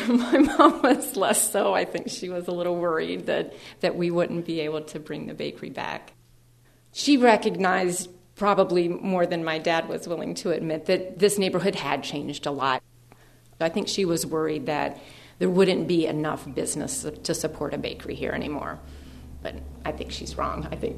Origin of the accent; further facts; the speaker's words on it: Dayton, Ohio, United States; I really liked growing up in Old North Dayton. We lived just two blocks away from the bakery.